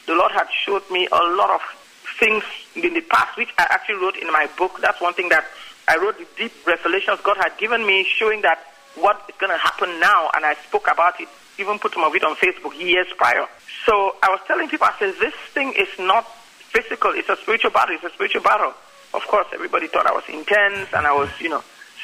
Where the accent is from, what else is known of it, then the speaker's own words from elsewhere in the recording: Cameroon; moved away as an adult; also born or lived in Nigeria; now in United States; I'm from Cameroon, Central Africa, right next door.